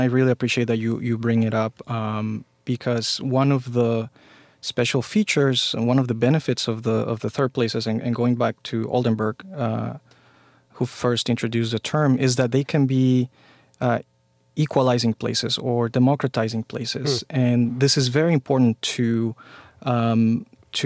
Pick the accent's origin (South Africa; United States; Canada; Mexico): Mexico; I grew up in Mexico